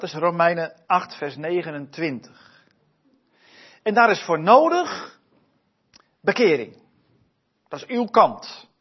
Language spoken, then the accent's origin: Dutch; Harderwijk, Gelderland, Netherlands; Ik kom uit Harderwijk. En getrouwd, 3 kids thuis. 2 pubers, 1 van 6.